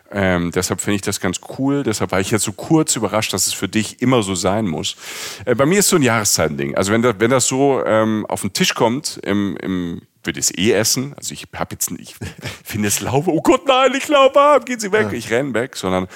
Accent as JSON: {"language": "German", "region": "Rhineland-Palatinate", "country": "Germany", "said": "Ich kenne bei uns in der Pfalz hieß das früher Rindfleisch mit Meerrettichsoße."}